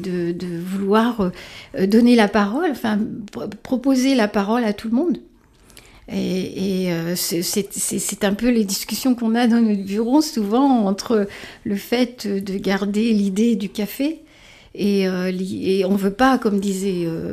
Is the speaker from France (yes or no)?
yes; Paris, Île-de-France, France; born there; puisque je suis née à Paris.